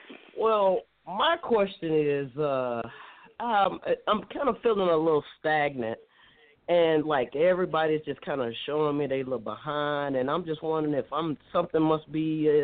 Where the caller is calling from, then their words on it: Detroit, Michigan, United States; I'm calling from Detroit.